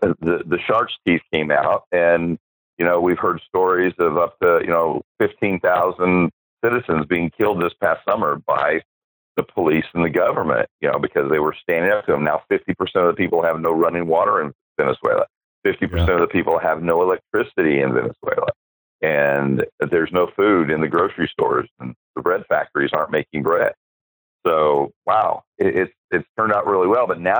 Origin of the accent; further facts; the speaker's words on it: Texas, United States; My friends that I grew up here in Texas who are Democrats who because of the name can't let go of it